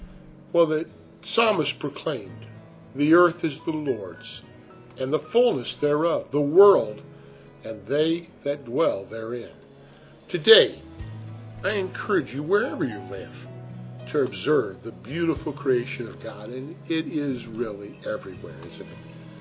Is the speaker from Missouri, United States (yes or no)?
yes; Missouri, United States; now in Pennsylvania, United States; To Missouri, that's my home state, and I'm not going to do this over again.